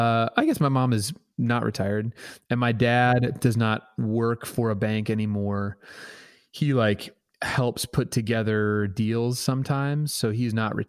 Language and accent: English; Tulsa, Oklahoma, United States; I grew up in Tulsa, Oklahoma. It is a wonderful place. I miss it. And it's a great place to grow up.